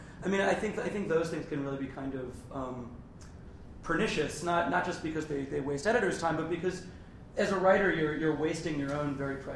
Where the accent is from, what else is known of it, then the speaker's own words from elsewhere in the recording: Florida, United States; I mean, I grew up in Florida, and you didn't see that many.